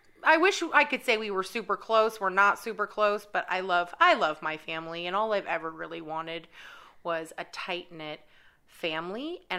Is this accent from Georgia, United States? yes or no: no; Kent, Washington, United States; I was in a little suburb about 20 minutes south of Seattle. So not that far from the city and not that far from Alki, which is like the main beach.